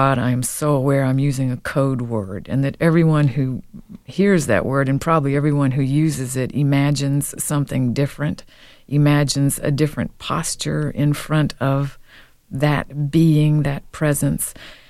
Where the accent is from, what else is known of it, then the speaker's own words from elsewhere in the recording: the South, United States; But I am a Southerner